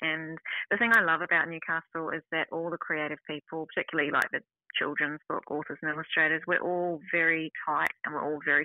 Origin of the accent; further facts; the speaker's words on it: New Zealand; I grew up in New Zealand